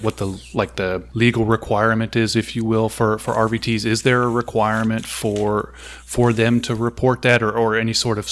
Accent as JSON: {"language": "English", "region": "California", "country": "United States", "said": "So I'm originally from California and have maintained my license there."}